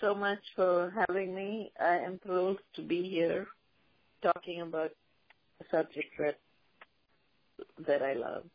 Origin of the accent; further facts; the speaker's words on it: India; And growing up in India, of course, you grow up surrounded by the mythology, and you grow up hearing the stories. I didn't actually grow up in a very religious household, so it was not a very ritualistic upbringing.